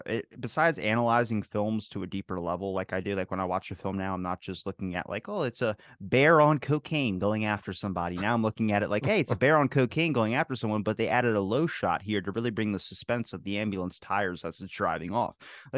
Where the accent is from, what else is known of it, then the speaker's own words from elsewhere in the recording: United States; He's from England and I'm from America.